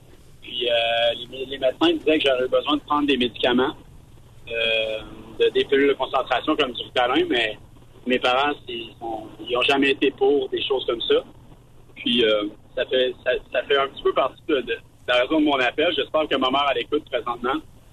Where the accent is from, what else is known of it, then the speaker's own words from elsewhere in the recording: Quebec City, Quebec, Canada; Dans le fond, moi, j'ai grandi à Québec. Je suis une famille italienne